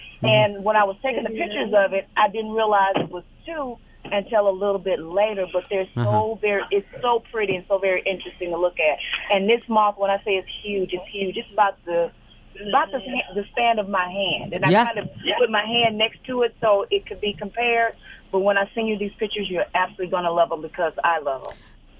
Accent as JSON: {"language": "English", "town": "Shreveport", "region": "Louisiana", "country": "United States", "said": "I'm from Shreveport."}